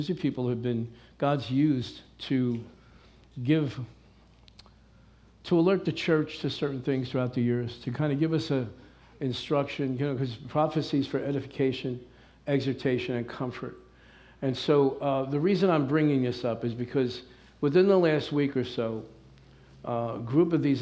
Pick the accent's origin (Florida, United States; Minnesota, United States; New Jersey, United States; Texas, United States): New Jersey, United States; Elizabeth; I should know that, I was born and raised in Elizabeth.